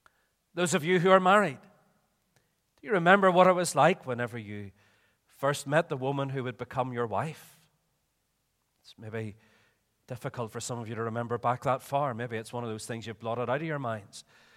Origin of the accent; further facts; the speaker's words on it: Belfast, Northern Ireland, United Kingdom; I'm from Belfast, and I look upon my home city with great sadness today